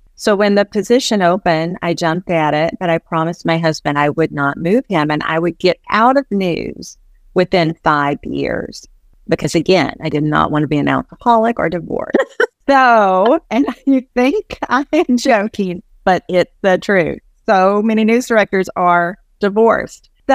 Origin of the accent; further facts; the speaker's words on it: North Carolina, United States; accent: Southern; You can hear probably a Southern accent. So I am from North Carolina, and I was at stations in both Carolinas.